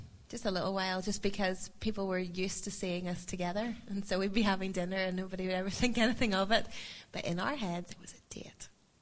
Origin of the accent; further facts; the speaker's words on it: Belfast, Northern Ireland, United Kingdom; We are from Belfast, Northern Ireland. Anyone been to Northern Ireland or Ireland?